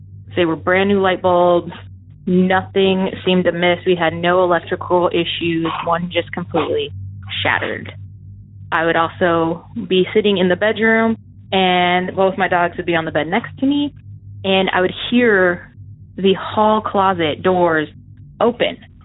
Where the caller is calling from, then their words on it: Arizona, United States; I'm calling from Arizona.